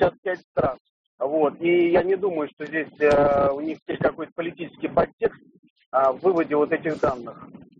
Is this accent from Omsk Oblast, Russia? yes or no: no; Moscow, Russia; я из Москвы.